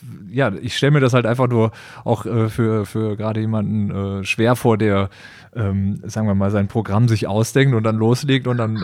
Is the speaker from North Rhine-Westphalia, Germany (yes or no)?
yes; Düsseldorf, North Rhine-Westphalia, Germany; also born or lived in Berlin; ich komme aus Düsseldorf, habe aber ein paar Jahre in Berlin gewohnt